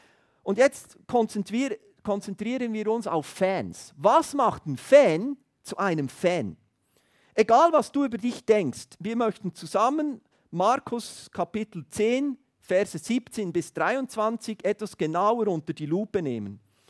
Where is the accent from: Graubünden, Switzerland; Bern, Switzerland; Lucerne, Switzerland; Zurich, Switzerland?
Bern, Switzerland; Thun; Wir sind Berner Oberländer, oder?